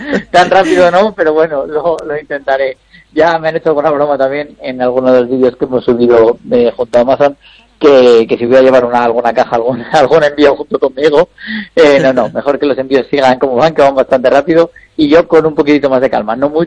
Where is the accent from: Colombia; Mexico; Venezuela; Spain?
Spain; León, Castile and León; sobre todo de la zona de León, que es de donde yo soy